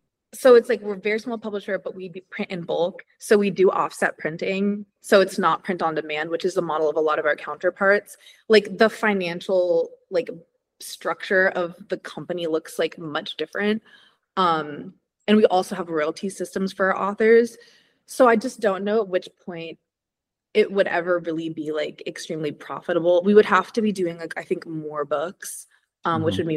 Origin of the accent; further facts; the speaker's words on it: Seattle, Washington, United States; Like in Seattle, I'm from Seattle, so I'm familiar with the stores there